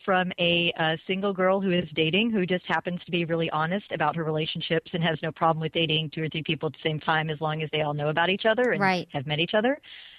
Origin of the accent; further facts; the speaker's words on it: Texas, United States; It was only about 90. I'm from Texas.